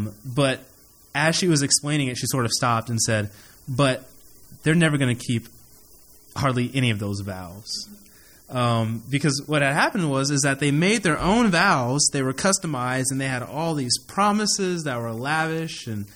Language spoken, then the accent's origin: English; Columbia, Missouri, United States; I am from Columbia, Missouri.